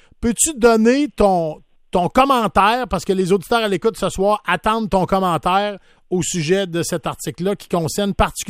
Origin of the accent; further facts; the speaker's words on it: Charlesbourg, Quebec, Canada; moi j'ai grandi à Charlebourg. On a à peu près le même âge